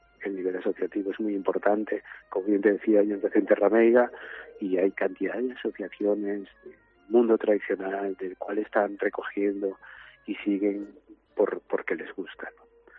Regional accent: Narón, Galicia, Spain; also born or lived in Ferrol / Pantín; Aquí es donde me crié, bueno, yo nací en Ferrol, es cierto que después siempre me trasladé a Pantín y pasé mucha infancia allí, pero venir aquí a Narón

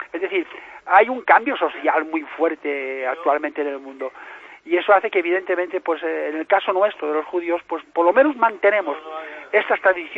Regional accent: Spain; Aunque vivo en España, por supuesto, soy español, tengo la nacionalidad española y, por supuesto, tengo el nombre judío.

